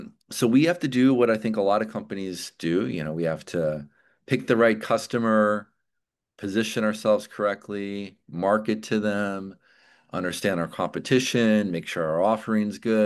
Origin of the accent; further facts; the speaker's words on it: Midwest, United States; now in San Francisco, United States; Moved to San Francisco. I'm from the Midwest originally. Moved to San Francisco, where worked with a totally different type of entrepreneur.